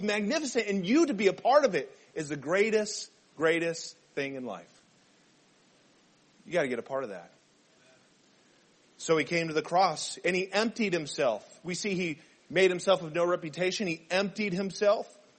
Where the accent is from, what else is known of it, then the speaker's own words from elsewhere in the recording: Arizona, United States; because we didn't have the Arizona Diamondbacks. I grew up in Arizona. We didn't have it.